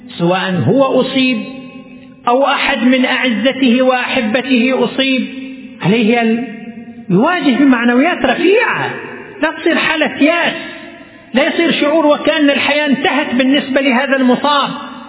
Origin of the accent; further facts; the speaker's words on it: Qatif, Eastern Province, Saudi Arabia; وعندنا في القطيف والحمد لله من سنة 1430، يعني قبل 8 سنوات، افتتح عندنا في القطيف